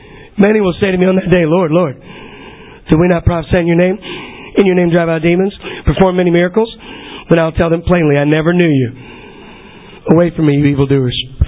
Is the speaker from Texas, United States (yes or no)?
no; Chicago, Illinois, United States; I'm from Chicago. Tell Barack I'm here from the hometown.